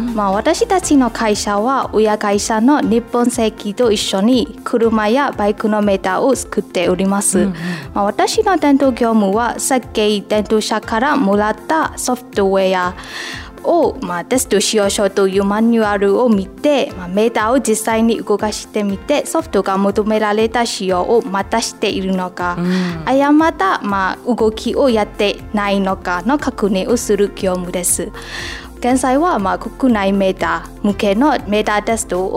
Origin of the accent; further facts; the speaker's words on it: Myanmar; Japanese is a second language; moved away as an adult; now in Japan; ミャンマー出身です。2020年の3月下旬ぐらいに日本へ参りました。